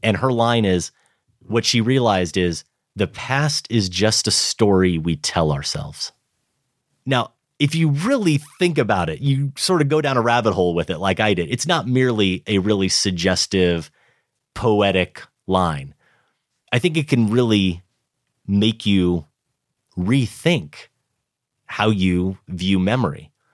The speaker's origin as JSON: {"language": "English", "town": "Grinnell", "region": "Iowa", "country": "United States", "tie": "born or raised there", "said": "I was back in my hometown of Grinnell."}